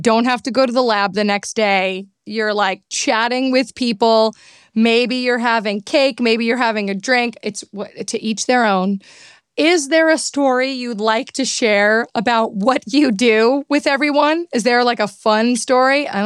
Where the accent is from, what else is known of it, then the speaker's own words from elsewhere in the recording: New York City, New York, United States; I'm from New York City. I said Queens, and I have to tell you something.